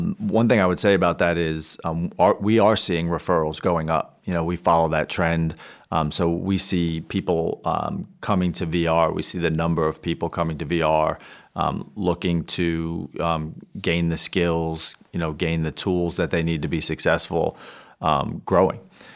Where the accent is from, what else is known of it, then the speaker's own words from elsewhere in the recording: New York City, New York, United States; I grew up in New York City. I have lots of brothers and sisters.